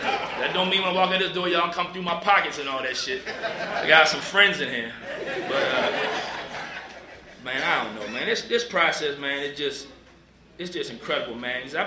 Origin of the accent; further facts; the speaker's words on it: Columbia, Maryland, United States; I grew up out in Columbia. That's where I got clean at.